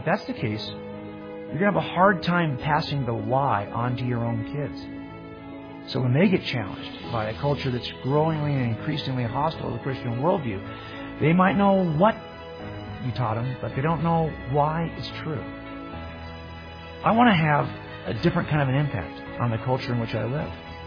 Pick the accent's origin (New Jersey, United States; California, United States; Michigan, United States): California, United States; Yes, I am a Californian, because I was born here, raised here. Look at my driver's license. It says California on it.